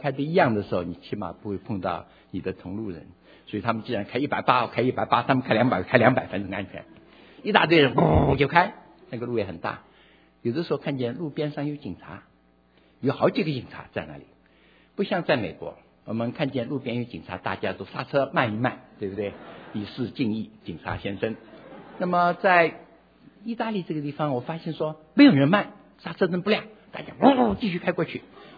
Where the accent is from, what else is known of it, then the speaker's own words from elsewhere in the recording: China; now in United States; 我是中国人，很多中国人，可是当时在美国很少